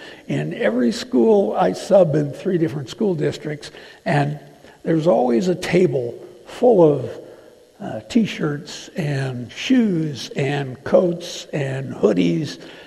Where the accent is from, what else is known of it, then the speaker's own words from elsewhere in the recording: Chicago, Illinois, United States; And he's from Chicago, I'm from Chicago